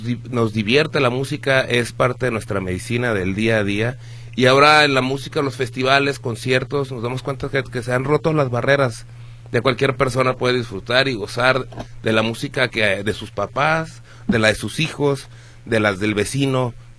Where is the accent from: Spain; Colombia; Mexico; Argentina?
Mexico; Entonces, como buenos mexicanos, queremos que todos los chinos se pongan a bailar